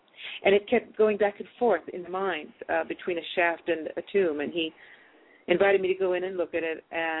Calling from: Italy; I am calling from Italy, so maybe.

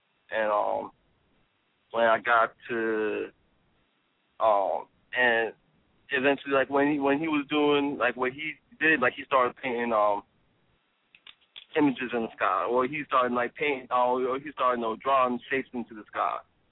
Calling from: West Palm Beach, Florida, United States; calling from West Palm.

